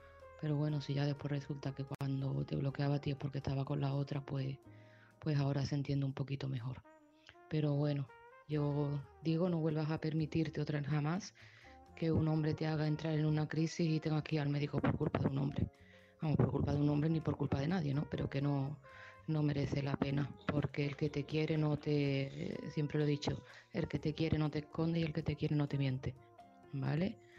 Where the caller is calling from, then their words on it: Seville, Andalusia, Spain; de Sevilla